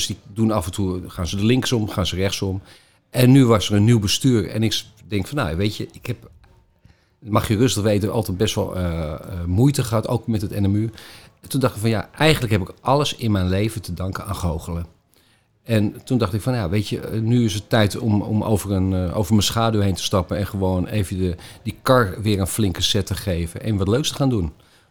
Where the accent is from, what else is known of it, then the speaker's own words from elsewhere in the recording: Halfweg, North Holland, Netherlands; Ik kom zelf uit Halfweg